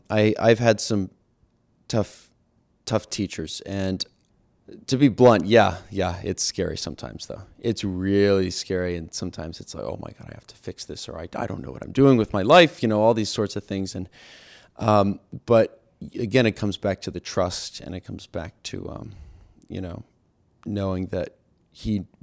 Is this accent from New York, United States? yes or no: yes; Poughkeepsie, New York, United States; I'm a senior at Peabody. I'm from Poughkeepsie, New York.